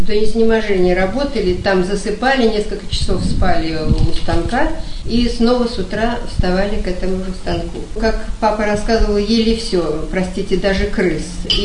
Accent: Saint Petersburg, Russia; born there; Я родилась в Ленинграде, жили мы в малюсенькой комнате, четверо.

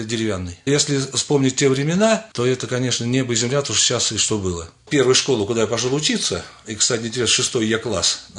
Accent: Ramenskoye, Moscow Oblast, Russia; also born or lived in Popovki; Я коренной, потому что дело в том, что родился я в деревне Поповки

